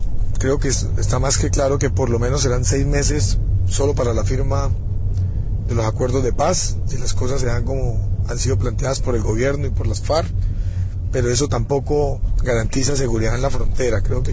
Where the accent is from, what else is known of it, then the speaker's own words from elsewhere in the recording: Colombia; que a fin de cuentas somos colombianos